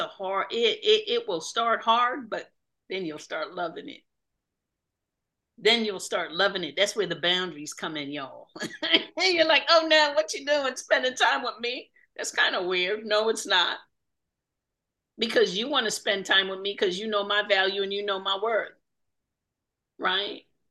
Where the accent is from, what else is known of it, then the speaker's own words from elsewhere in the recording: Jamaica; now in Connecticut, United States; I'm originally from Jamaica. I live in Connecticut right now.